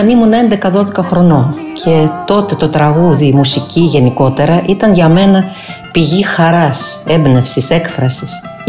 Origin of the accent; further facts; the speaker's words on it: Greece; Είμαι Ελληνίδα, 100%, γεννημένη όμως σε μια άλλη χώρα. Και μπορώ σήμερα να σας πω με βεβαιότητα πως νιώθω πια πολίτης του κόσμου.